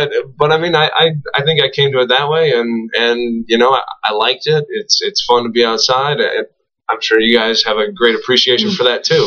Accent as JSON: {"language": "English", "region": "Minnesota", "country": "United States", "tie": "born or raised there", "said": "No, I grew up in Minnesota, so we didn't meet until well after that."}